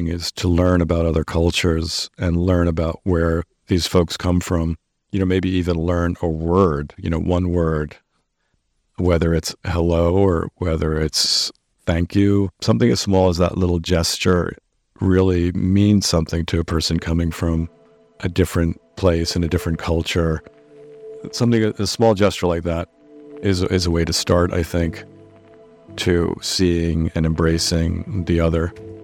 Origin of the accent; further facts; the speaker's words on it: United States; And I, as an American, had my American passport and was able to just sort of wave it to the guards.